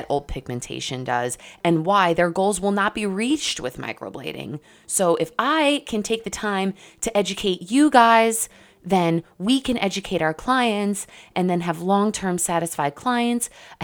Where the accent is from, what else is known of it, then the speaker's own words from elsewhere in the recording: New York, United States; Maybe it's me being Italian. Maybe it's me being a New Yorker.